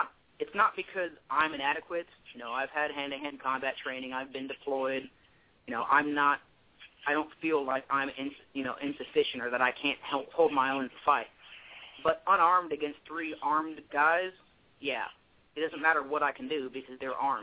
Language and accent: English; Texas, United States; Yeah, well, I'm from Texas. I love guns. I grew up shooting.